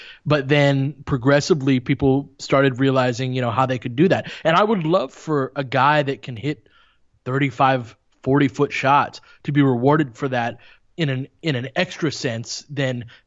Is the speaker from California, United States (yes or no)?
yes; Littlerock, California, United States; grew up in the Antelope Valley, which I did. I grew up in Little Rock